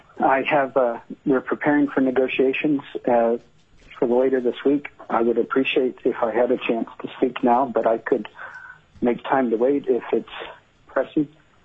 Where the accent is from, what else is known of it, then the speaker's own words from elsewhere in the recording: United States; I'm not Alaska Native. … growing up in the United States with that name makes a tough childhood.